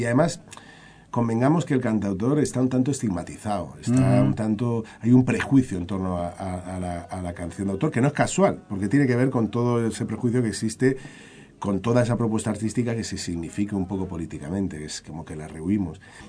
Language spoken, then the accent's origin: Spanish; Madrid, Community of Madrid, Spain; tiene que ser en mi barrio, que en Vallecas, yo me crié en Vallecas y yo te ayudo a organizarlo.